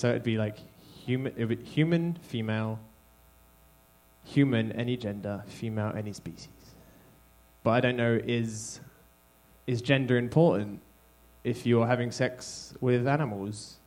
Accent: United Kingdom; I'm British

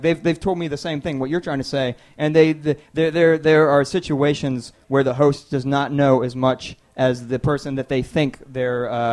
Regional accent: Alabama, United States; also born or lived in Ohio; now in Washington, United States; I grew up in Alabama.

